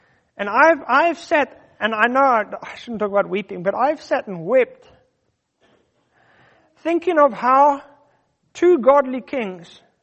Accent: South Africa; When I grew up in South Africa

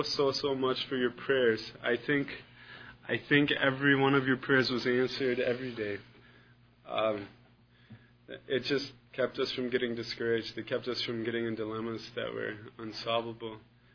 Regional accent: United States; And I'm not saying that because I'm proud or because I'm American, but because this land truly, truly has been blessed by God.

